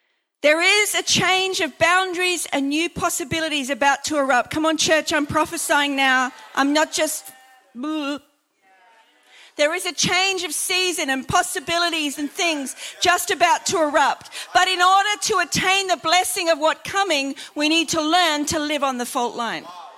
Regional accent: Australia; as an Australian

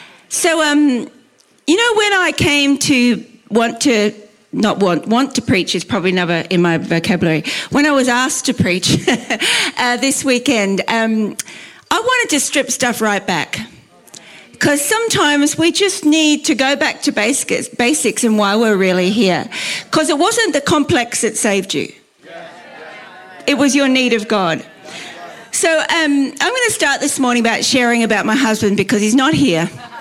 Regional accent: Brisbane, Queensland, Australia; I come from Brisbane, Australia

